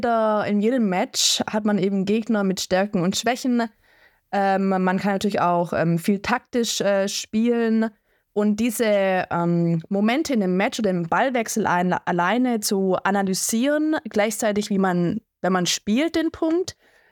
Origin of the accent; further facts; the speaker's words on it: Sulz am Eck, Baden-Württemberg, Germany; Also ich komme nicht aus Nagold direkt, sondern es nennt sich Sulz am Eck, das ist bei Wildberg. Und ja, ich bin, vor 12 Jahren ungefähr nach Hechingen gekommen